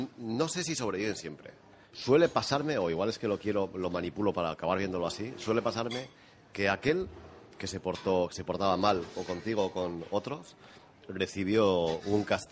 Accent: Portugalete, Basque Country, Spain; yo soy de Portugalete, que es una ciudad industrial, era en su día y tal.

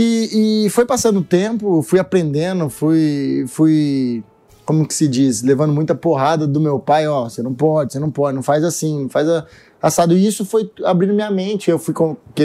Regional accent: Cambé, Paraná, Brazil; also born or lived in Londrina; eu sou de Cambé, Londrina, ali, que é as duas cidades que eu não posso nem falar que eu sou de uma nem da outra, senão dá briga na região. Eu sou dessas duas cidades

